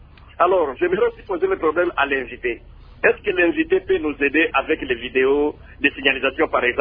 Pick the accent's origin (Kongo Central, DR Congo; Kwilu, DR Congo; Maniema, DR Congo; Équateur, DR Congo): Maniema, DR Congo; Kindu; Je suis à Kinshasa, mais je suis natif, je suis résident de Kindu.